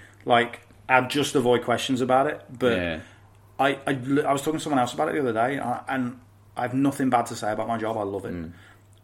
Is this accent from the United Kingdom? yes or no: yes; Hinckley, East Midlands, United Kingdom; So I grew up in Henkley, which is between Leicester and Coventry.